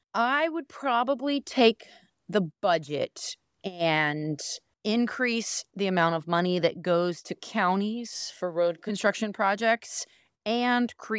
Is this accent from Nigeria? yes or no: no; Charleston, South Carolina, United States; I grew up in Charleston, just on the other side of my district over in South Windermere, and left for 10 years, was in law school, just doing the whole spreading my wings thing.